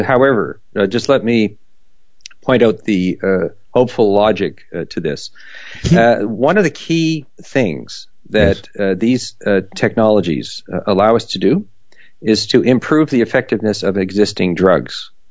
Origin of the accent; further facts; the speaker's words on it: Canada; now in Germany; I'm a Canadian marooned in Germany.